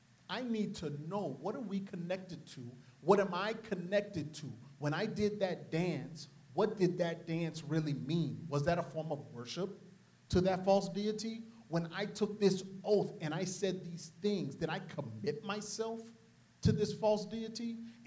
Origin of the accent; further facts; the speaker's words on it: New Orleans, Louisiana, United States; And I'm from New Orleans, right? So seeing voodoo practice and seeing the witch doctors and all that kind of stuff, that's not like a outer realm.